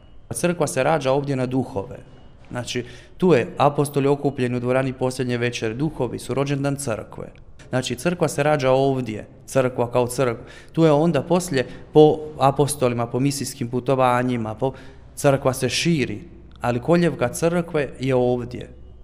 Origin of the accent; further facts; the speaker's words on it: Croatia; Znači, Hrvata nas ima u stvarno u cijelom svijetu, tako da raspršili smo se svuda